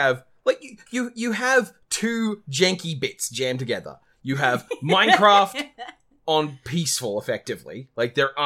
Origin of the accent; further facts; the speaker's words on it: Australia; I've never been to an in-person tournament, because I'm Australian.